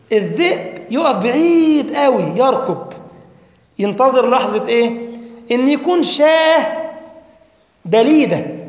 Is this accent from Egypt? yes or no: yes; Egypt; أنا مصري ما أقدرش أروح ليبيا إلا بتأشيرة